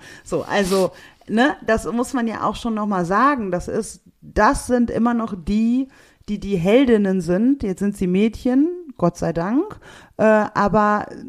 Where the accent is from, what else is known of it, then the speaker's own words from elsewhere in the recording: Oberhausen, North Rhine-Westphalia, Germany; Ja, Oberhausen, meine Heimat, einfach schöner.